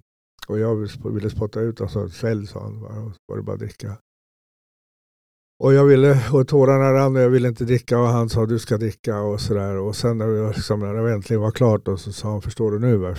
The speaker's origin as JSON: {"language": "Swedish", "town": "Stockholm", "region": "Stockholm County", "country": "Sweden", "tie": "born or raised there", "also_born_or_lived": "Solna / Turku, Finland", "said": "7-åring och sådär, när jag hade blivit mobbad ganska mycket i Stockholm här jag växte upp. Jag föddes i Stockholm, eller i Solna. Sen flyttade min familj till Åbo, eller pappa skickade mamma och mig till Åbo."}